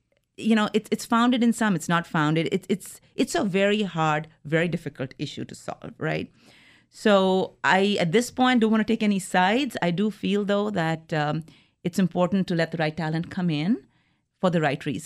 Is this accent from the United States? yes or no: no; India; moved away; Everything is so different here than what I grew up from in India.